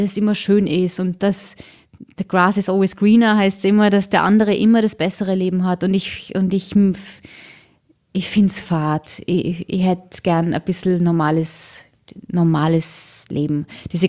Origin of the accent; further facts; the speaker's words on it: Tyrol, Austria; now in London, United Kingdom; Weil ich komm aus Tirol und habe viel Land um mich und jetzt lebe in London und das ist Großstadt und ich liebe beides.